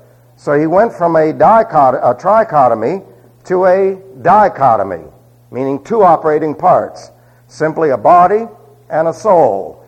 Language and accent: English; New York City, New York, United States; You see, I was growing up, and I was raised in Catholic country, New York City